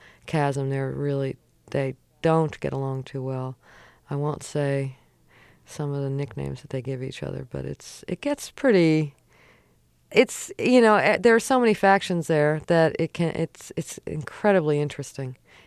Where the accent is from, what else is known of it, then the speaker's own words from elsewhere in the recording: Philadelphia, Pennsylvania, United States; Yeah, I'm from Philadelphia.